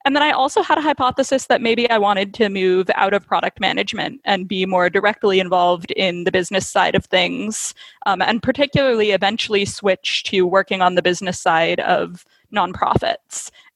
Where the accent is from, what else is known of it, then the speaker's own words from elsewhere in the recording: Portland, Oregon, United States; So I grew up in Portland, Oregon, to two parents who had both studied theater in college and had started their careers as actors.